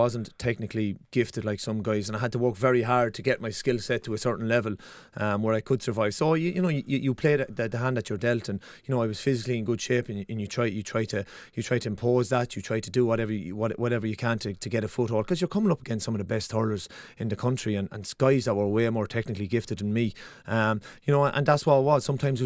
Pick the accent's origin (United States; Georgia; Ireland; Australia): Ireland; Kilkenny, Leinster; born there; I was born in Kilkenny and had a great career.